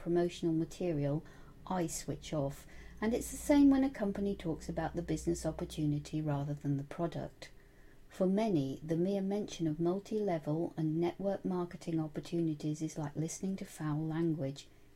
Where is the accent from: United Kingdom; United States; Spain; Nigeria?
United Kingdom; England; Perhaps it's because I'm from England